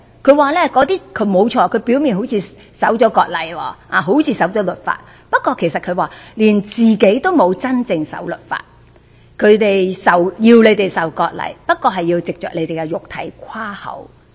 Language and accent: Cantonese; China; 我哋中国人最紧要呢样嘢啊，